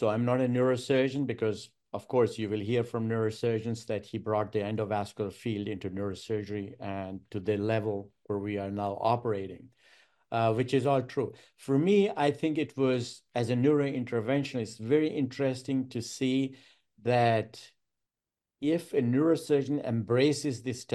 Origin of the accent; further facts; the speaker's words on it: Germany; moved away; I came from Germany, so it was amazing.